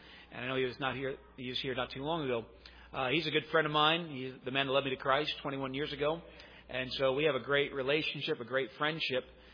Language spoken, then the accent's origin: English; New York, United States; moved away as an adult; now in Grand Forks, United States; And my wife and I are both saved up there. My wife grew up in the church, and I went there to North Dakota in 1994 from the state of New York to study aviation.